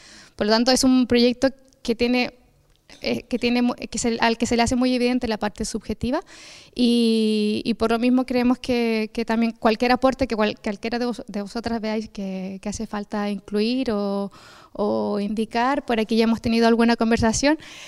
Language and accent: Spanish; Chile; now in Barcelona, Spain; Nancy y yo somos chilenas y hay mares vasco de origen